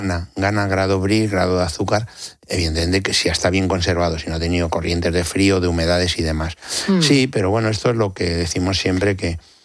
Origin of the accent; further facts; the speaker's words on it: Villaconejos, Community of Madrid, Spain; born there; Como bien dices, yo soy nacido en Villaconejos